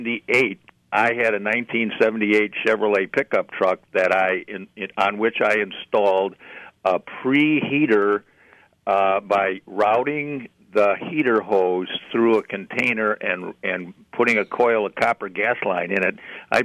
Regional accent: Detroit, Michigan, United States; now in White Lake, United States; I would just say, I grew up in Detroit. I'm pushing 70 now.

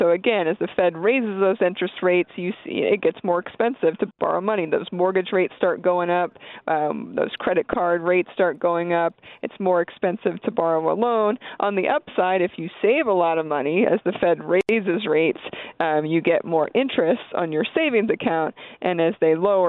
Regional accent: Pennsylvania, United States; I'm from Pennsylvania.

